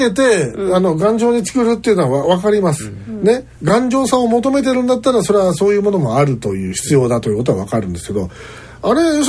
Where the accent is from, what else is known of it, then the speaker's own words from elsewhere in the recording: Neyagawa, Osaka, Japan; now in Wakayama, Japan; 私は現在和歌山に住んでいますが、生まれも育ちも大阪北部にある寝屋川市です。